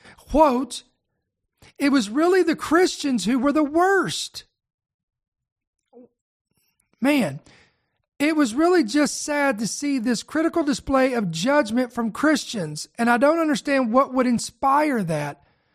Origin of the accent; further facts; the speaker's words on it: Indiana, United States; I was from Indiana and never heard of this location.